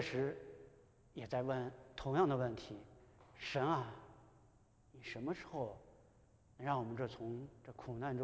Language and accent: Chinese; Xi'an, Shaanxi, China; moved away as an adult; also born or lived in Shanghai / Spain; now in United States; 我是就是以我是西安人，但是我从工作以后，我就一直基本上在上海工作，在上海工作10年。